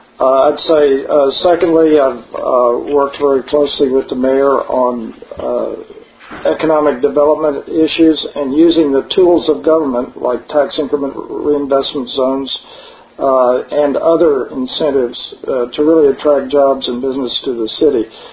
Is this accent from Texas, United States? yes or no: yes; Houston, Texas, United States; First of all, Houston's my hometown. I've always had great aspirations for the city. My family largely is here.